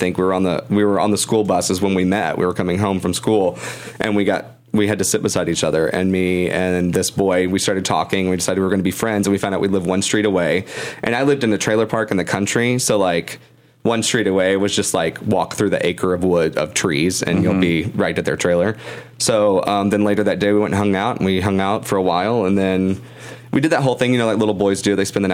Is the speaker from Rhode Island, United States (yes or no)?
no; Gilmer, Texas, United States; I grew up 2 hours east of Dallas in Gilmer, Texas, small town, like middle of nowhere.